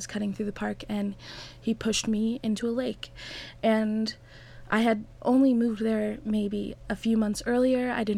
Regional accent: Colorado, United States; I was born and raised in Colorado, so I've never been to Africa

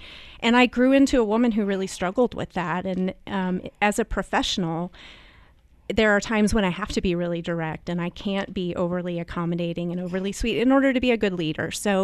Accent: Midwest, United States; I was raised in the Midwest, and any of the listeners who were raised in the Midwest will know that that's sort of a hotbed of toxic niceness.

